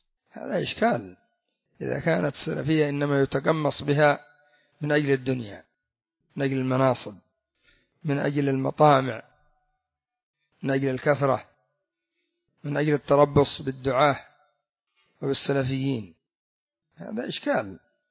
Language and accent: Arabic; Yemen; انظر عندنا في اليمن جمعية الحكمة وجمعية الإحسان تسمى بالسلفية